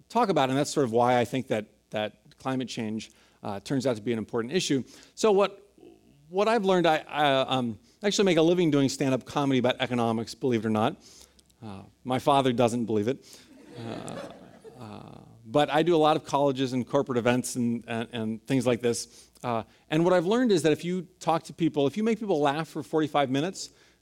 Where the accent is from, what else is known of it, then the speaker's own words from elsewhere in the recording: San Francisco, California, United States; It's actually great to be back here in San Francisco. I grew up in San Francisco, was born and raised here. My family still lives here. And I went to Lowell High School.